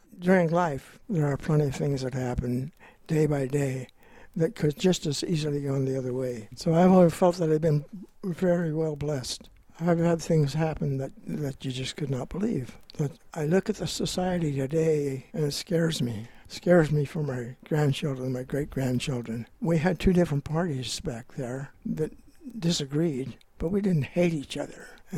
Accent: Grants Pass, Oregon, United States; I grew up in Grants Pass.

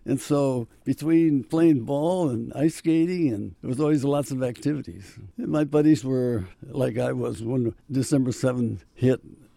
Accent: Chicago, Illinois, United States; I come from a big family. I had three older brothers and two older sisters.

